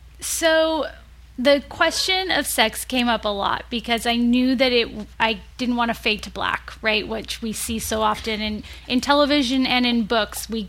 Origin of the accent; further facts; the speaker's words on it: California, United States; And growing up in California, we have tomatoes all the time, year round.